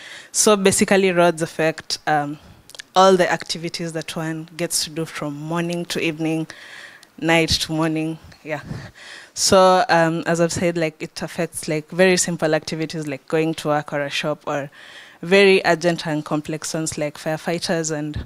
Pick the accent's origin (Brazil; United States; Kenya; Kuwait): Kenya; Nairobi; As she said, I'm from Nairobi, Kenya.